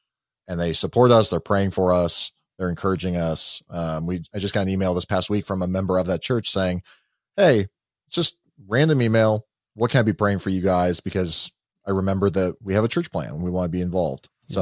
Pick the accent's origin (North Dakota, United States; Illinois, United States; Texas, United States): Illinois, United States; Lombard; because Lombard, Narrows Grove area is my hometown. And so, and I actually, the church that sent us, Christ Prez, used to be a church that Neil alluded to called Spring Valley, which Neil was at for a time. That's actually the PCA church I grew up in.